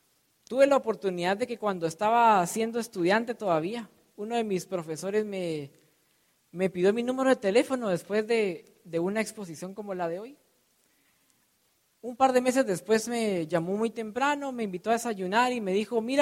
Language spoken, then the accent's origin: Spanish; Guatemala; Yo vengo de Centroamérica, de Guatemala, quizá tenga algunos paisanos por aquí.